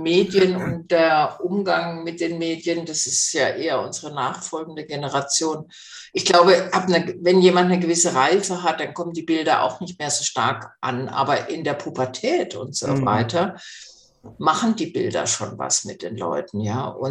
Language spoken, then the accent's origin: German; Southern Germany, Germany; Speziell im Süden, ich komme ja auch aus dem Süden